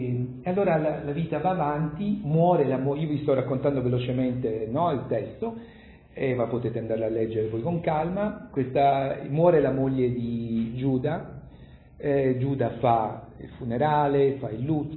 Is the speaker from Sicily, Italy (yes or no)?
no; Grottaglie, Apulia, Italy; lei è di Taranto, io sono di Grottaglie, vicino